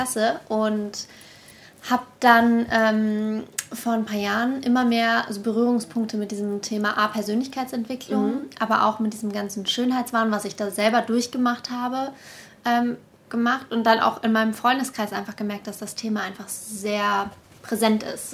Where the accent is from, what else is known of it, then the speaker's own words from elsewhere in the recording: Düsseldorf, North Rhine-Westphalia, Germany; also born or lived in Karlsruhe; ich komme aus Düsseldorf, bin immer ursprünglich in Karlsruhe geboren